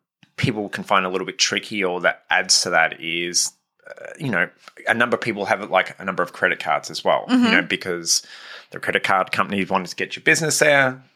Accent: Australia; I come from Australia.

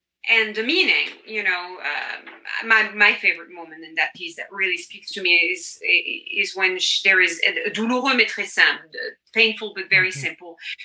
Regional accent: France; accent: French; English is a second language; now in United States; And I would speak like this when I first arrived States and I had a very strong French accent, you know, and, oh, it's so cute. And I'm like, please, I am French.

